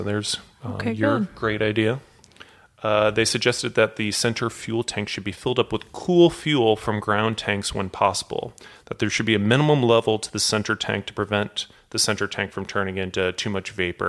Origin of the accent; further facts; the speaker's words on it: St. Louis, Missouri, United States; TWA, which was based out of my hometown in St. Louis, Missouri, struggled to recover from the bad publicity of the crash of Flight 800.